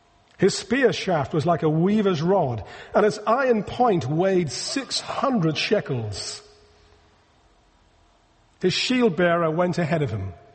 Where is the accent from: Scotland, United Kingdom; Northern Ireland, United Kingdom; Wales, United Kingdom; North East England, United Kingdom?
North East England, United Kingdom; Being a Geordie, I'm actually biased in the match